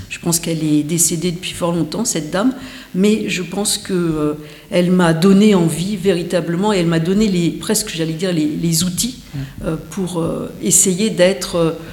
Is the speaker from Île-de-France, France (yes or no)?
yes; Paris, Île-de-France, France; j'ai grandi au Muséum d'Histoire Naturelle de Paris